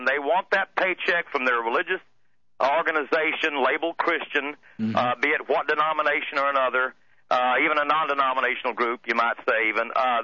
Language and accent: English; Texas, United States; Just like I'm a Texan and I'm an American, but not all Americans are Texans.